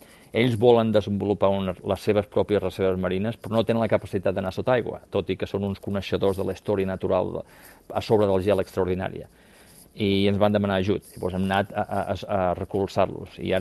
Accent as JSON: {"language": "Catalan", "town": "Girona", "region": "Catalonia", "country": "Spain", "tie": "born there", "said": "jo vaig néixer a Girona, vaig passar els estius a la Costa Brava"}